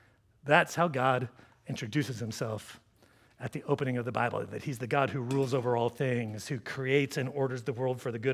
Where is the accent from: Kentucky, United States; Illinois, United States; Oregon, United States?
Oregon, United States; Corvallis; I mean, I grew up in Corvallis, like doing things like skiing and whitewater rafting.